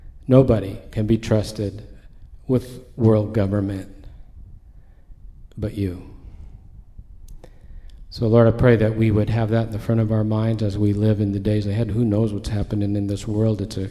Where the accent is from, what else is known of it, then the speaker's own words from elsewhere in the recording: United States; The most depressing day in my life as an American, and you don't have to agree with me